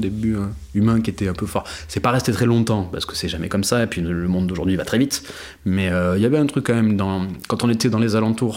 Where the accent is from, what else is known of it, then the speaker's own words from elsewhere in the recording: Marseille, Provence-Alpes-Côte d'Azur, France; c'est pas que parce qu'on est des Marseillais.